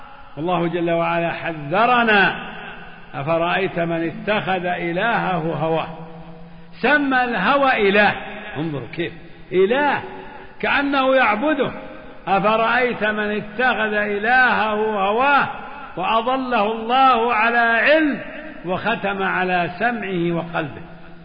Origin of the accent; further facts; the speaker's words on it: Kuwait; ما هذه ما تصلح عندنا في الكويت